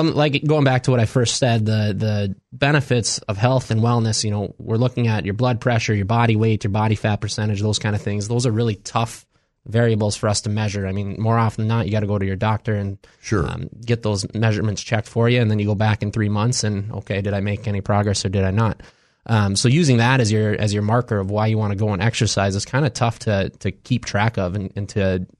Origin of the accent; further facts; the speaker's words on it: Foley, Minnesota, United States; I grew up in Foley, Minnesota here.